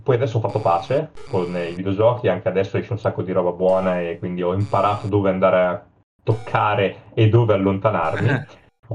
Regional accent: Emilia-Romagna, Italy; casomai qualcuno in ascolto non abbia capito dall'accento, sono romagnolo. E nella zona di Rimini

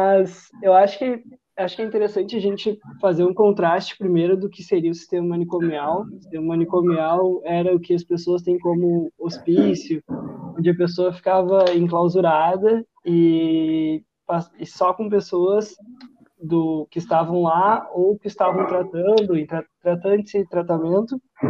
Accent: São Lourenço, Brazil; eu sou de São Lourenço, fiz estágio

